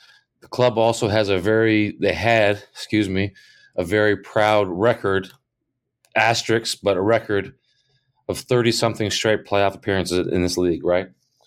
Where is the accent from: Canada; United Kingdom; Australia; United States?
Canada; We're Canadian. We were living in the U.S.